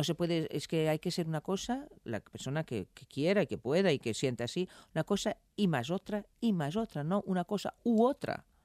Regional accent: Porto, Norte, Portugal; yo escuchaba cuando era pequeña en Porto. Mi familia, mi mamá y mi abuela españolas

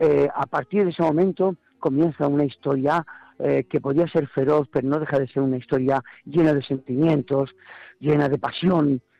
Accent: Alicante, Valencian Community, Spain; also born or lived in Dolores; ha sido mi pueblo donde nací, que es Dolores, y Alicante, donde viví mi segunda adolescencia

